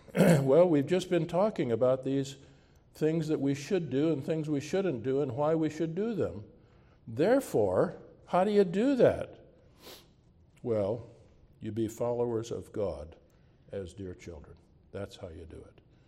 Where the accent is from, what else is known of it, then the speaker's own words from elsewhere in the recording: Minnesota, United States; When I was a little boy, growing up in Minnesota, we get a lot of snow and cold.